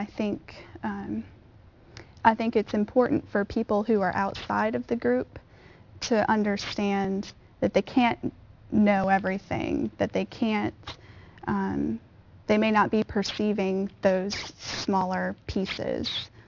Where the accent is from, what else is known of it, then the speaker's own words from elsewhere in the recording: Pennsylvania, United States; I grew up in Pennsylvania and liked country music and got picked on for that. It's not as cool there as it is in Nashville.